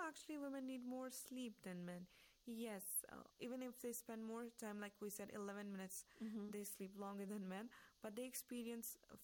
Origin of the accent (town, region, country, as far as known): Jammu and Kashmir, India; now in Iran